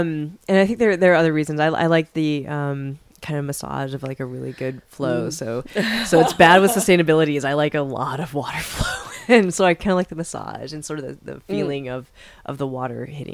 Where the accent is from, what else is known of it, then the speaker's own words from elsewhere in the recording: Seattle, Washington, United States; Yeah, I grew up in Seattle, Washington, so that is my BDSM scene.